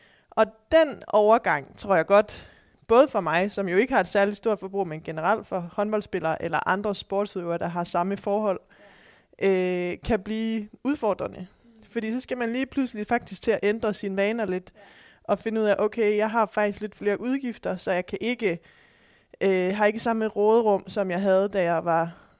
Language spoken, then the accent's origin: Danish; Aarhus, Central Denmark Region, Denmark; Jeg kommer fra Aarhus.